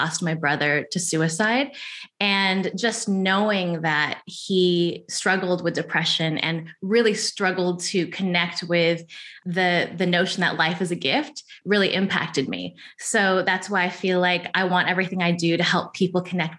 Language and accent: English; California, United States; Well, I'm from Orange County.